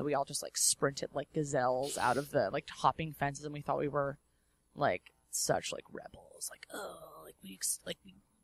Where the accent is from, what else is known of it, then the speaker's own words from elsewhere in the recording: California, United States; I grew up in the Valley. It was definitely sweltering, I'll give you